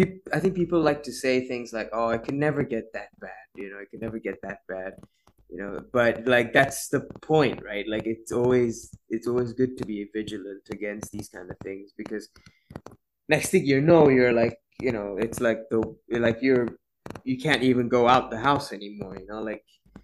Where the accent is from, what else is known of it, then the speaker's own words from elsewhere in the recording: Malaysia; I think as a Malaysian Indian, for example, you always end up feeling very alone, especially being, we're minority in the country